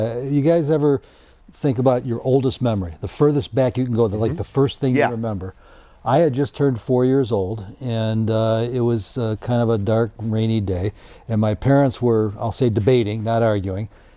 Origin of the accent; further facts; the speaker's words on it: Chicago, Illinois, United States; we were raised in Rogers Park, Northsiders